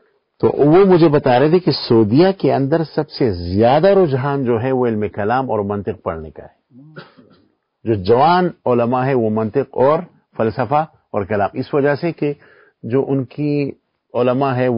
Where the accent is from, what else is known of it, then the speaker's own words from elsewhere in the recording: Mardan, Khyber Pakhtunkhwa, Pakistan; میں مردان سے ہوں، مردان کی کیفیت یہی کہ وہاں کی یونیورسٹیوں میں الہاد پھیل رہا ہے